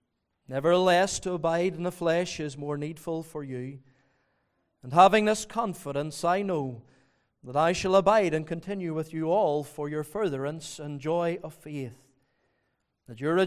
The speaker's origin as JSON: {"language": "English", "town": "Magherafelt", "region": "Northern Ireland", "country": "United Kingdom", "said": "But I'm from Macrofelt, so they'll understand me, so they will."}